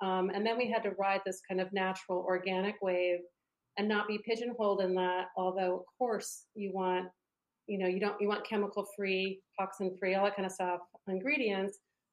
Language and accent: English; East Coast, United States; I grew up on the East Coast. I'm the last of four